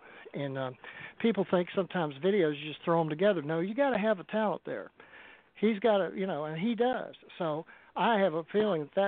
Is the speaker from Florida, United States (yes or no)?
no; Soddy Daisy, Tennessee, United States; now in Las Vegas, United States; My background is I'm from Soddy Daisy, Tennessee, originally. But I've lived in Las Vegas for the past 28 years.